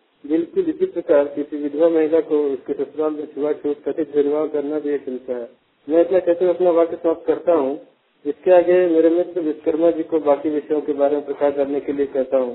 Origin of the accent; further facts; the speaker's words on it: Jharkhand, India; मैं जगरा पंचायत जैसीपुर पूर्वी सिंहभूम का रहने वाला हूँ।